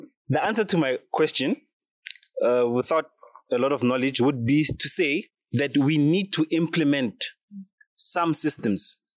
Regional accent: South Africa; Like in South Africa, this is the biggest thing as a South African

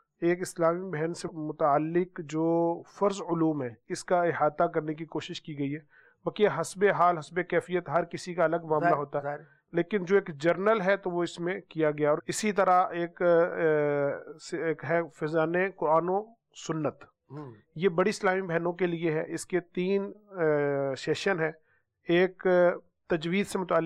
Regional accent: Faisalabad, Punjab, Pakistan; ہم فیصل آباد سے ہیں

